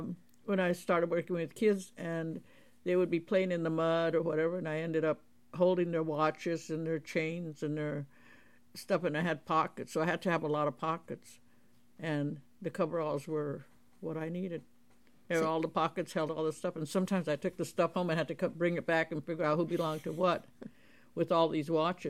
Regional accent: San Diego, California, United States; born there; now in Mill Valley, United States; I was born in San Diego, and I came to Mill Valley when I married my husband.

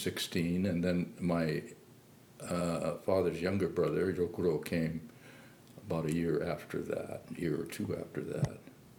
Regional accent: San Francisco, California, United States; born there; They got married in 1929 in San Francisco, and I was born in December of 1930.

